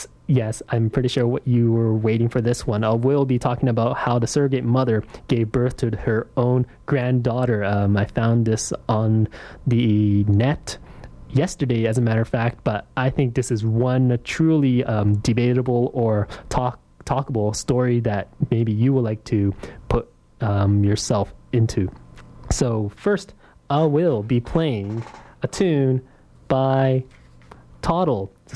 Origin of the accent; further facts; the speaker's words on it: Richmond, British Columbia, Canada; I'm from Richmond